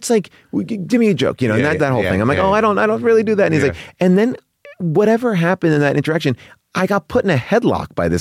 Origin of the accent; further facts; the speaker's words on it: Long Island, New York, United States; I grew up in Long Island.